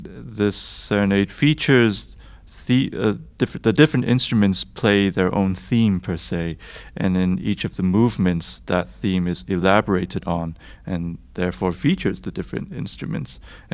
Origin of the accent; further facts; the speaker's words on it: Hong Kong; moved away as an adult; now in United States; I'm originally from Hong Kong, and I came to the States to do my undergraduate at the Eastman School of Music in Rochester, New York.